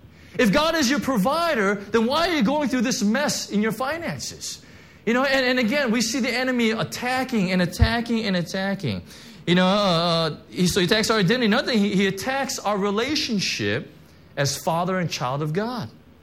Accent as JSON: {"language": "English", "country": "United States", "said": "I'm sorry, I'm American, so that's my cultural heritage that I'm bringing here."}